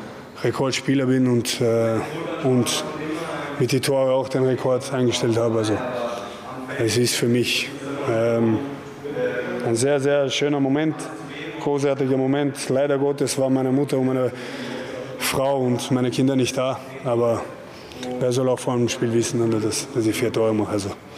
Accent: Austria; Ich bin in Österreich geboren, ich bin hier aufgewachsen.

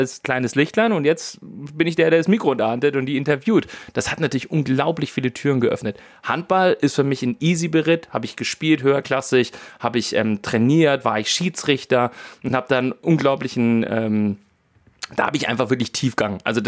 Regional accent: Bavaria, Germany; Kommt ja auch aus Franken, genauso wie ich

